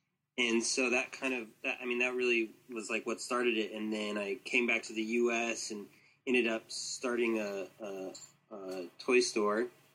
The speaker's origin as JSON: {"language": "English", "town": "Tucson", "region": "Arizona", "country": "United States", "tie": "born or raised there", "lives_now": "Phoenix, United States", "said": "I was born and raised in Tucson. And so when I came back from Taiwan, I ended up, back in Tucson, and that's sort of, that's my home turf. We've since moved up to Phoenix."}